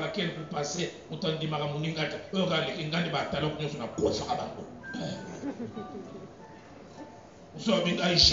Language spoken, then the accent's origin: French; Kinshasa, DR Congo; je n'aime pas suivre la télé chez nous à Kinshasa, c'est dimanche entre midi et 15h.